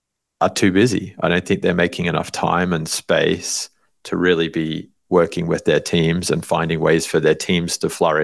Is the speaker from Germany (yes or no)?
no; Australia; also born or lived in England; I grew up in Australia, spent some time in England